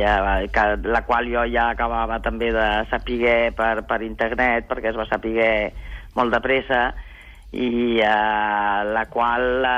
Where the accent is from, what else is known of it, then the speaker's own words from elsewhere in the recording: Paris, Île-de-France, France; jo vaig néixer a París perquè era el mes de desembre. I com que vivíem a París, doncs tocava a París.